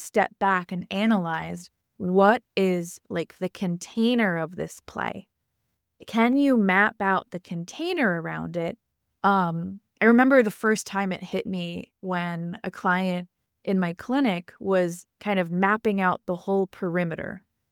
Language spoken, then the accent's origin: English; Long Island, New York, United States; I'm from Long Island. We say Mario and I get made fun of.